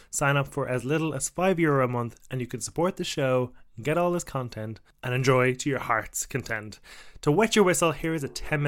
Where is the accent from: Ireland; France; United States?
Ireland; as an Irishman, I probably have a bias towards jumpers